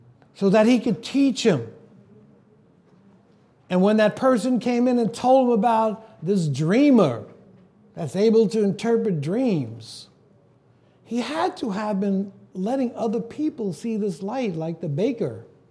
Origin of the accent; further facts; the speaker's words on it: New York, United States; I remember growing up in Brooklyn